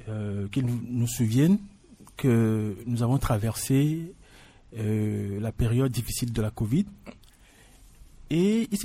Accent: Togo; nous avons observé chez nous au Togo

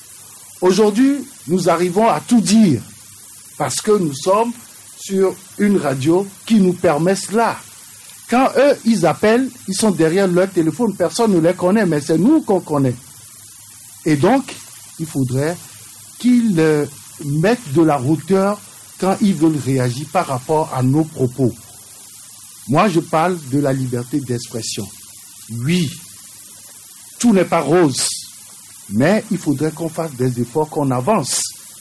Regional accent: Togo; Mais que nous-mêmes, en tant que Togolais

